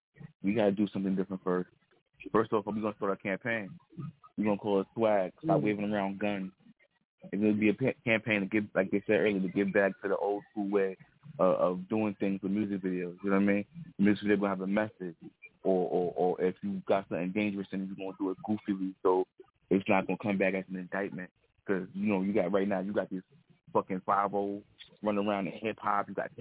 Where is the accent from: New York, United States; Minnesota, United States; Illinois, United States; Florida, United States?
New York, United States; Brooklyn; I'm from Brooklyn, fucking New York. You already know what the fuck it is. I'm from Bedford, Robinson.